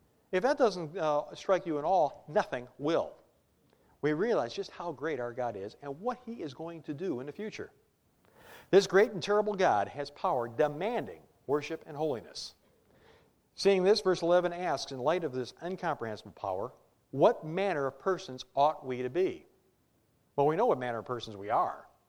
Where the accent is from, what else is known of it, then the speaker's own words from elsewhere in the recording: Detroit, Michigan, United States; Now, I'm from Detroit. Growing up in Detroit, there was the Rust Belt.